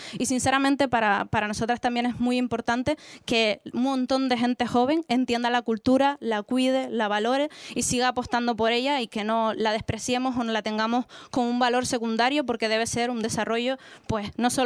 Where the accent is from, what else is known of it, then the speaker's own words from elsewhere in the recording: Los Realejos, Canary Islands, Spain; yo soy del norte, del Ralejo, entonces al final volver al valle